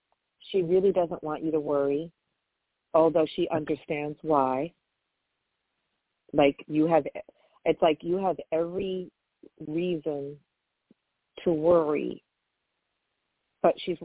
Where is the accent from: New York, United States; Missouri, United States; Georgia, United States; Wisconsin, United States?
New York, United States; and I'm from New York, so I may not get this accurately